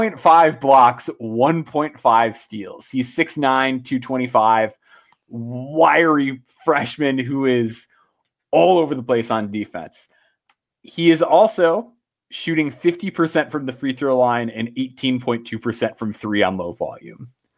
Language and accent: English; Illinois, United States; growing up in Chicagoland, the Bulls signed him